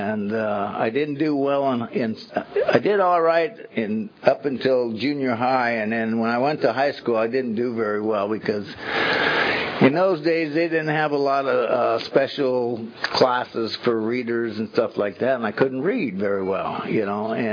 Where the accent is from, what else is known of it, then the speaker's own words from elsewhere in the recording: Bakersfield, California, United States; I grew up in Bakersfield. I wasn't born in Bakersfield, but I might as well have been. I came out here when I was 1 month old, so, you know.